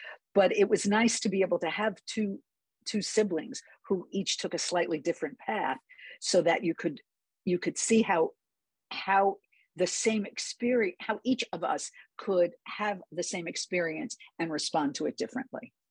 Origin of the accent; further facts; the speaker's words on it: New York City, New York, United States; also born or lived in Boston; now in Bay Area, United States; I grew up in New York City, and even though I lived in Boston, I lived in the Boston suburbs that were perfectly welcoming to Jewish communities. And then I moved to the Bay Area of California.